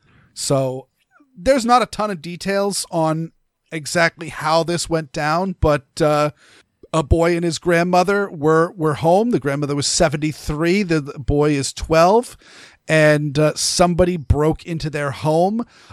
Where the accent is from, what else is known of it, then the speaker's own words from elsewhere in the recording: Maine, United States; And growing up in Maine, I knew a ton of people that was their thing.